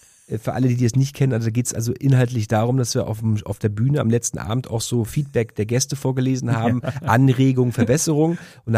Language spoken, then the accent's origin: German; East Germany, Germany; Ich komme aus Ostdeutschland